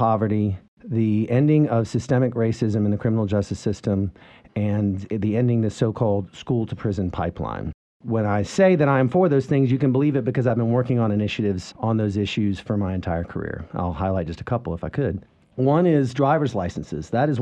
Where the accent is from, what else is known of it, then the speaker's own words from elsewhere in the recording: Chapel Hill, North Carolina, United States; I grew up here in Chapel Hill, moved here in 1982 when I was five, came up through the Chapel Hill, Carrboro, and Orange County school system